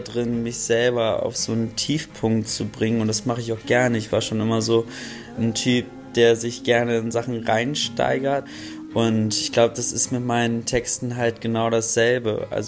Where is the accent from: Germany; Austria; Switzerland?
Germany; Hamburg; ich komme aus Hamburg